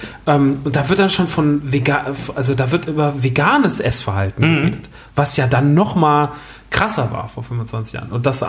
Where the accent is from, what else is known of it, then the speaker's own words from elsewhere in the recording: Rodgau, Hesse, Germany; Wir sind groß geworden, also ich bin groß geworden im Rottgau.